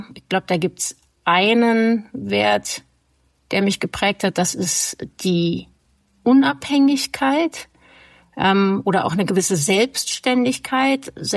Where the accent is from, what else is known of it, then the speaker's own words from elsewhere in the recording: Hesse, Germany; born there; Ich bin in Hessen geboren, aber ich sage immer, ich bin Blutsbayer. Das bedeutet, dass meine Eltern beide aus Bayern kommen, also bayerisches Blut in meinen Adern fließt.